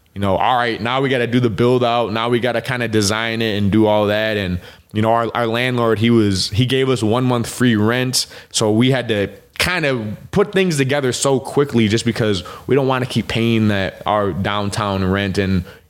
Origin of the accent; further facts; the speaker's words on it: Rochester, United States; I want to bring one to my hometown before you start getting too big and, opening too many spots and kind of forget about me. So I knew he was working on another location that's kind of by the Cub Stadium. And I was like, can we please try to put one in Rochester